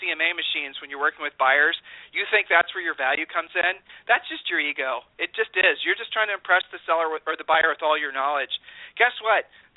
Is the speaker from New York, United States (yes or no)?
no; Ohio, United States; We're from Ohio, and by nature we're, you know, humble, right?